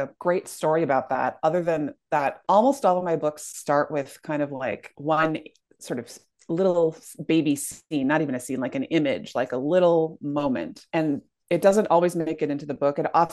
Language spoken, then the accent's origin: English; Minneapolis, Minnesota, United States; I grew up in Minneapolis.